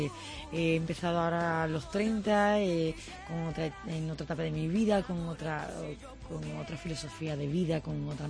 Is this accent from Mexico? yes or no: no; Seville, Andalusia, Spain; now in Barcelona, Spain; Yo soy andaluza, lo que pasa es que llevo muchos años viviendo en Barcelona. Uh-huh. Llevo ya casi 13 años viviendo en Cataluña